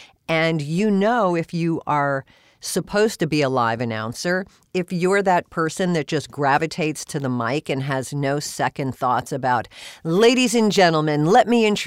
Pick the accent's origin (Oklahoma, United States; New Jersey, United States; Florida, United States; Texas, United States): Florida, United States; moved away as an adult; now in Los Angeles, United States; when I moved to Los Angeles, I was a disc jockey and I came from South Florida.